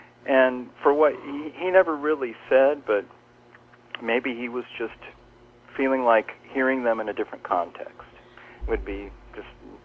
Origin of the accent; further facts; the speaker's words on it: Kansas City, Missouri, United States; also born or lived in Bay Area / Los Angeles; now in New York, United States; Kansas City. Yeah, and I moved from Kansas City, actually it was 30 years ago, in July. And I went to California first, to the Bay Area, lived there for about 4 years.